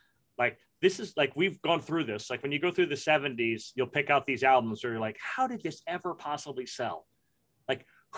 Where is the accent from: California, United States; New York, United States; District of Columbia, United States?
New York, United States; Brooklyn; I grew up in Brooklyn in the 70s and the 80s.